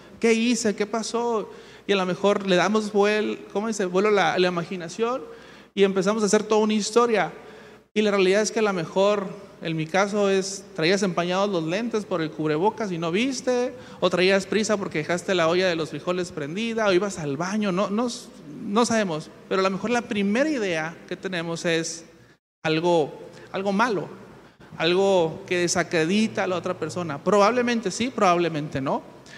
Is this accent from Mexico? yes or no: yes; Mexico; como cultura mexicana, culturalmente, tenemos un refrán.